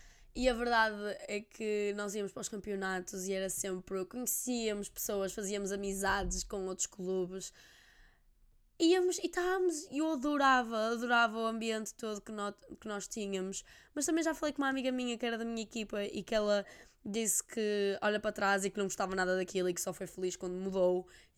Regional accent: Norte, Portugal; porque somos do Norte, e o Norte é bem negligenciado.

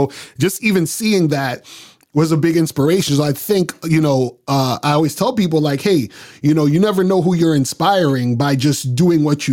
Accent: Brooklyn, New York, United States; I'm from Brooklyn. Born in Brooklyn. Yeah. So I've been, you know, Brooklyn. I'm in Bed-Stuy.

